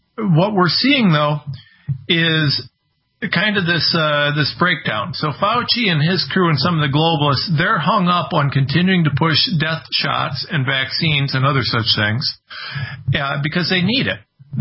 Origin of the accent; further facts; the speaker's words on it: Ohio, United States; I said I'm a nobody from Ohio.